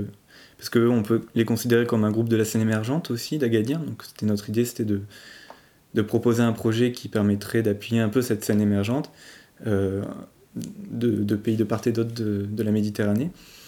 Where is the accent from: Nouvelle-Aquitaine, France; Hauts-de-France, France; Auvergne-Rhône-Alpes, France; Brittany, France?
Auvergne-Rhône-Alpes, France; Vinsobres; je suis originaire de Vinsobres